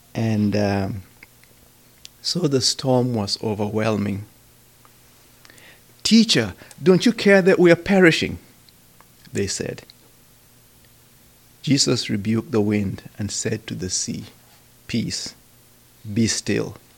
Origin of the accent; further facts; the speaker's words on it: Kenya; And so I come from the East, and that's on the other side, we're facing India and China.